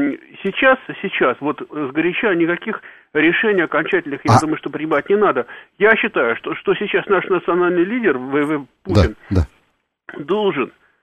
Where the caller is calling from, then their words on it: Germany; я из Германии звоню.